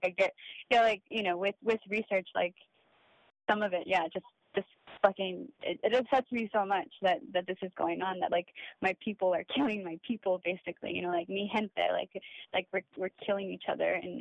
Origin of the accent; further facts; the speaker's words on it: El Paso, Texas, United States; I grew up in El Paso, and, you know, you could literally see Juarez